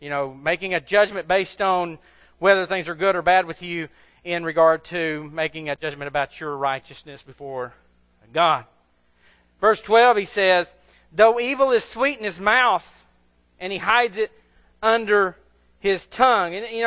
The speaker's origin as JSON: {"language": "English", "region": "Mississippi", "country": "United States", "said": "I know I'm from Mississippi."}